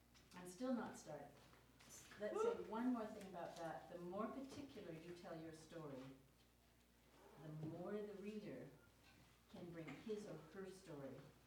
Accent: Edmonton, Alberta, Canada; I come down from Edmonton, Canada.

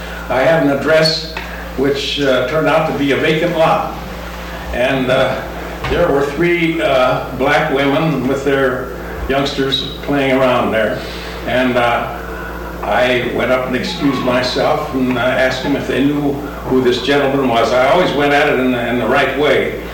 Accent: St. Louis, Missouri, United States; I think I grew up in St. Louis. I was born and reared there. Spent about 32 or 33 years there, in the 20s, the 30s, and the 40s.

